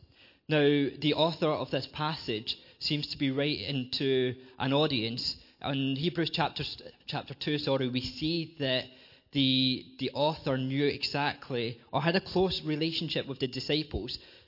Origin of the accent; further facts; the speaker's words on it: Scotland, United Kingdom; I am from west of Edinburgh, in a little village, or a collection of villages called West Lothian.